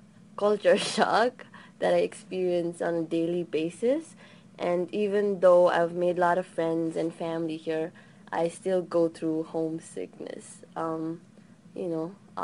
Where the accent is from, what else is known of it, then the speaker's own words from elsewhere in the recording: Kathmandu, Bagmati, Nepal; family is originally from Tansin Palpa, which is about 200 miles away from the capital. But I was raised in Kathmandu and some part in a village called Gorsadi, which is in southern part of the country.